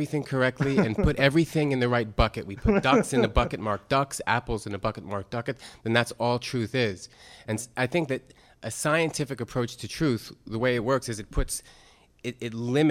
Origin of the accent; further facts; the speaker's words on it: Berkeley, California, United States; I'm from Berkeley.